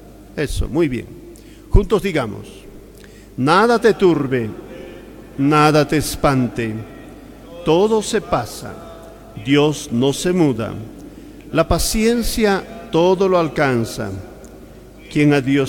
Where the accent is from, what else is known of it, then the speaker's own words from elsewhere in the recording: Bolivia; si nosotros, como bolivianos, no apostamos a una conversión de esta situación que vivimos